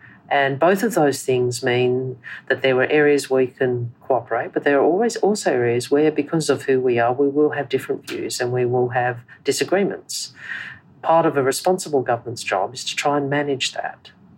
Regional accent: Adelaide, South Australia, Australia; Adelaide and I've lived in Australia most of my life. And, yes, my father's of Chinese heritage, but we're Malaysian Chinese.

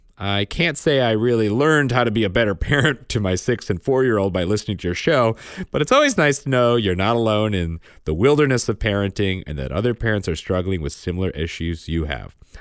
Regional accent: Pennsylvania, United States; I'm from Southeast Pennsylvania, sort of in between Reading and Philly.

